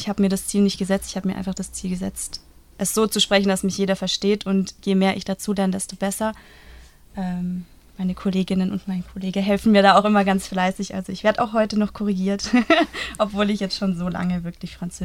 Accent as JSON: {"language": "German", "region": "Baden-Württemberg", "country": "Germany", "tie": "born there", "said": "in Schwabenland geboren, ja."}